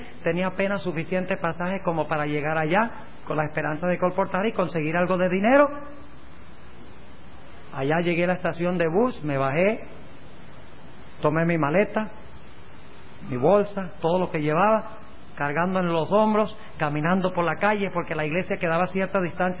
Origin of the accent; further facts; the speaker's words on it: Colombia; moved away; Cuando yo me vine de Colombia